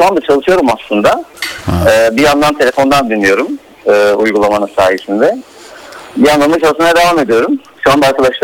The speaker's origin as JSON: {"language": "Turkish", "region": "Kayseri", "country": "Turkey", "lives_now": "Netherlands", "said": "Aslında Kayseriliyim."}